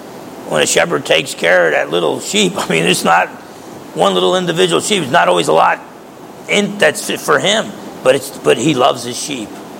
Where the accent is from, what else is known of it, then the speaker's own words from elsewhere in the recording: New Jersey, United States; I grew up in New Jersey. Essex County, New Jersey.